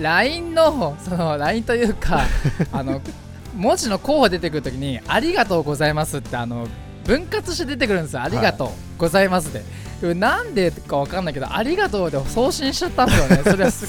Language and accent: Japanese; Fujisawa, Kanagawa, Japan; 藤沢出身の俳優タレントとして活動する私